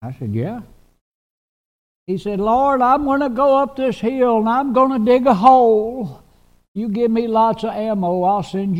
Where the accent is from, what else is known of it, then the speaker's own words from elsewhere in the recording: Clarksville, Tennessee, United States; My hometown is Clarksville, Tennessee. Clarksville, Tennessee. Hadn't been there in years and years and years and years, but I still call it my hometown.